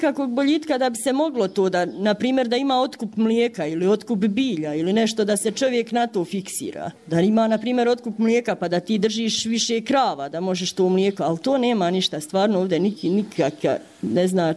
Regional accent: Čajniče, Republika Srpska, Bosnia & Herzegovina; ja sam iz jednog sela isto koje je blizu Čajnića, ali išla sam, rođena sam u Čajnić, išla sam u školu u Čajnić, inače sam tamo više vremena provela nego na tom selu gdje sam rođena.

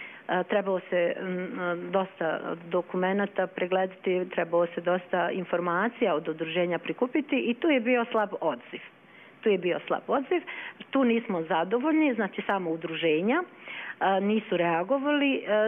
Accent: North Macedonia; Serbian is a second language; E sad, ja kao Makedonka, ja o onome što se pričalo na sastanku savjeta

